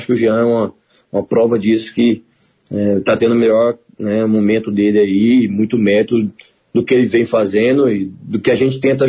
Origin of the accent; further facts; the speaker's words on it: Rio Verde, Goiás, Brazil; Eu sou de Rio Verde, Goiás. Rio Verde é uma cidade onde o futsal era muito forte na época.